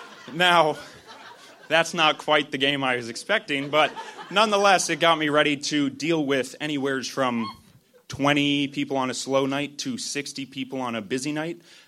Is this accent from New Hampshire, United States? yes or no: yes; New Hampshire, United States; I was born and raised in New Hampshire.